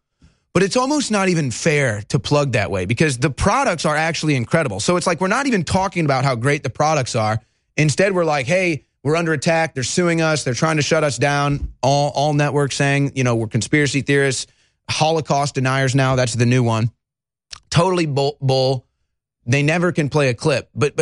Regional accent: St. Louis, Missouri, United States; real close to my hometown of St. Louis, bit of a kinship there.

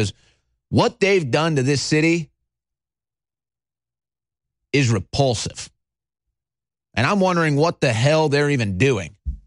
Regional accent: Missouri, United States; now in Texas, United States; Now, I'm from Missouri. Lived in Texas for 4 years now. Families lived in Texas for forever.

